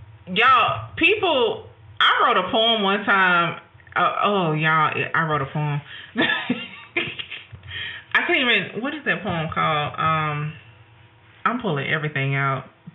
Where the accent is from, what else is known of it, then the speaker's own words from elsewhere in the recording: Georgia, United States; accent: Southern; But in the South, I'm from Georgia. If you can't hear the accent, that's why I'm from Georgia.